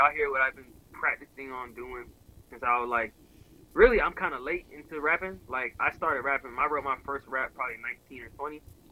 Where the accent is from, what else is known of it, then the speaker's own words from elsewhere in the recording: Port St. Lucie, Florida, United States; when I sent it to a dude named Tensai, who's from my hometown, Port St. Lucie.